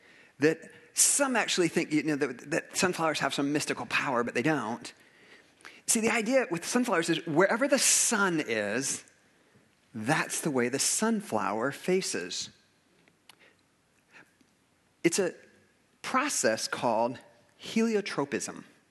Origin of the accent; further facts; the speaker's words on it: Fort Wayne, Indiana, United States; I remember a long road trip that I took with our church growing up in Fort Wayne